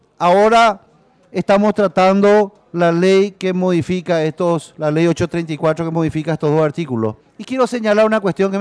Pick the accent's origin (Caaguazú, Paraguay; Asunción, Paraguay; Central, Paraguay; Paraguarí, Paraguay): Central, Paraguay; yo que vengo del Departamento Central